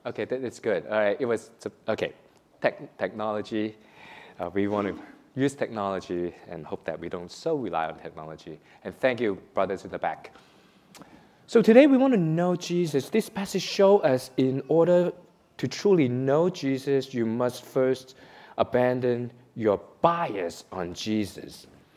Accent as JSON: {"language": "English", "country": "Hong Kong", "tie": "born there", "second_language": "English", "said": "I was born in Hong Kong, so when I came here"}